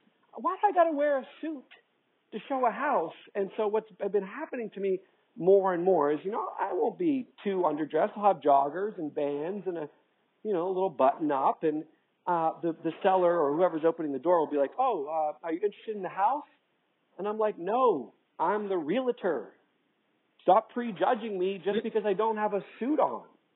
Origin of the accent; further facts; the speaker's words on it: Fairfax, Virginia, United States; I was born and raised in Fairfax